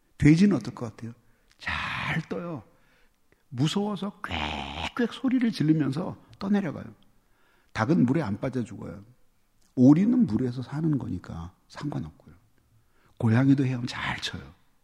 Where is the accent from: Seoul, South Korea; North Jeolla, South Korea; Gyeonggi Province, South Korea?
Seoul, South Korea; also born or lived in Gangwon Province; 저는 서울에서 태어났고 서울에서 교육을 받았어요. 부모님은 강원도에서 사업을 크게 하셨는데 유치원까지 강원도에서 다니고